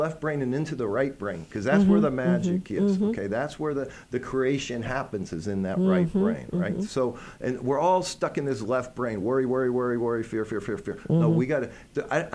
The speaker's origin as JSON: {"language": "English", "region": "Midwest", "country": "United States", "tie": "born or raised there", "said": "when I grew up in the Midwest, you move into a new house, everybody brings you cake and cookies."}